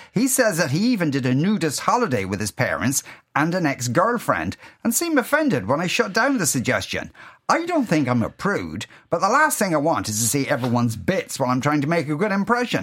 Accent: Ireland; I'm Irish and he's Swedish.

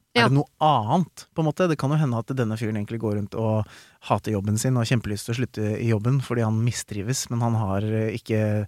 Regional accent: Skien, Telemark, Norway; moved away as an adult; Jeg kom jo egentlig fra Skien, så på en måte vi flyttet jo inn hit, en gjeng, for å studere, og alle andre flyttet hjem, unntatt meg.

